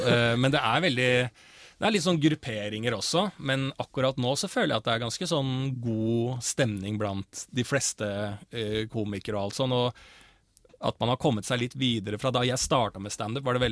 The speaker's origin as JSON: {"language": "Norwegian", "town": "Bærumsverk", "region": "Akershus", "country": "Norway", "tie": "born or raised there", "also_born_or_lived": "Finland", "said": "og vokst opp med beste vestkant i Bærum. Jeg har vokst opp på Bærumsverk"}